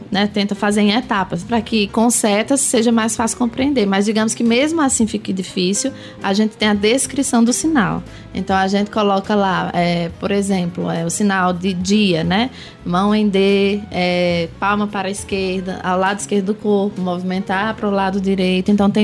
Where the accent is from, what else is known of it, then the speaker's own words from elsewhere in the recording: Ceará, Brazil; eu aprendi Libras no Ceará. Então, eu sou do interior do Ceará e tem a capital, né, Fortaleza.